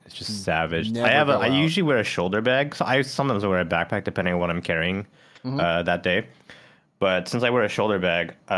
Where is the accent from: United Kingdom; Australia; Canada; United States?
Canada; It's like, as a Canadian native, it's like the shittiest season of all.